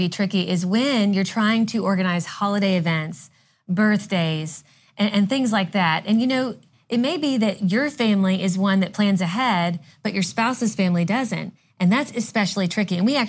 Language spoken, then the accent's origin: English; Kentucky, United States; And so when we moved away from home, we're originally from Kentucky and we moved to Georgia